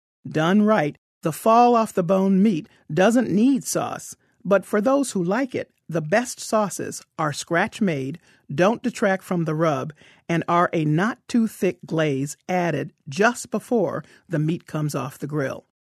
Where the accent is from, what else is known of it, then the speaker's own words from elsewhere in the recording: Memphis, Tennessee, United States; I'm from Memphis, where barbecue is imbued in the spirit and soul of the community.